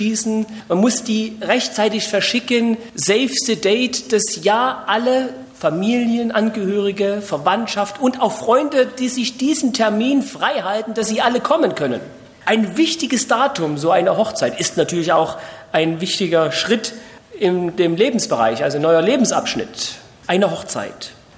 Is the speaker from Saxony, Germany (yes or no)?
yes; Saxony, Germany; now in Monheim am Rhein, Germany; Ich bin in Sachsen aufgewachsen, wohne jetzt in Monheim am Rhein, bin mit meiner lieben Frau angereist.